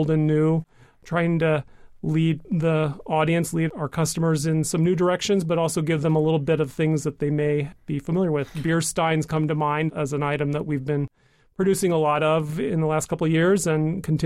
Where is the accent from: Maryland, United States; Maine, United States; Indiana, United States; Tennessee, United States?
Indiana, United States; Indianapolis; now in Cincinnati, United States; I grew up in Indianapolis. I started my college education at the University of Cincinnati.